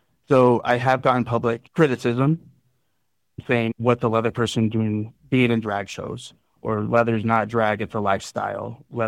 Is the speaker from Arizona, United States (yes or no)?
yes; Payson, Arizona, United States; I grew up in Payson, and especially back in like the 90s and early 2000s, it's still very much a very cowboy masculine town.